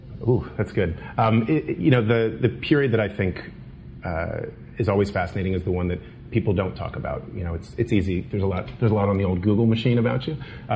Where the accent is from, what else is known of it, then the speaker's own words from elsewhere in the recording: Washington, D.C., United States; I'm from the Washington, D.C. area